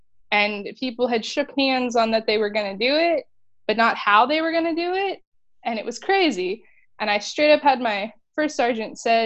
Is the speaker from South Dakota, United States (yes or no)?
yes; South Dakota, United States; So about myself, I'm from Western South Dakota, and I specify Western South Dakota because we are a ranching community as opposed to farming